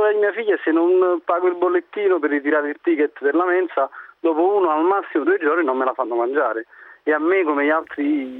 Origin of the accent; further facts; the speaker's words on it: Naples, Campania, Italy; io sono di Napoli, sono in provincia di Napoli